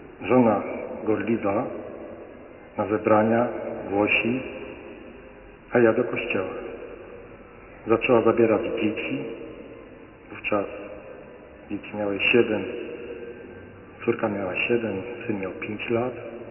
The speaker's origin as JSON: {"language": "Polish", "town": "Gliwice", "region": "Silesian Voivodeship", "country": "Poland", "said": "Przyjechałem aż ze Śląska, z Gliwic. Jestem już emerytem."}